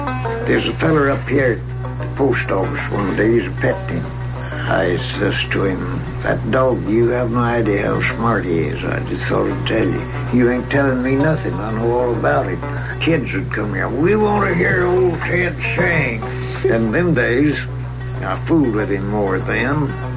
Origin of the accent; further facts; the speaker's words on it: Texas, United States; born there; now in California, United States; I was born in Kaufman County, Texas. That was in 11th of September, 1886. Come to California in 1906.